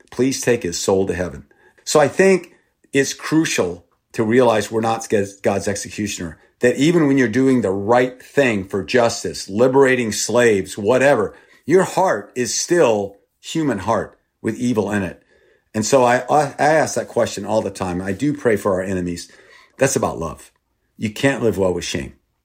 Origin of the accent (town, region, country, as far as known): Thailand; born or raised there; first language Thai; English is a second language; also born or lived in Texas, United States